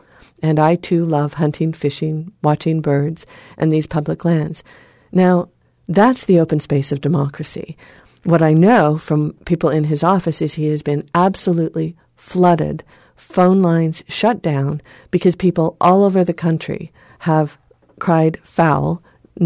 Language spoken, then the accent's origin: English; Utah, United States; I'm very interested that in my home state of Utah, our Congressman Jason Chaffetz, 2 weeks ago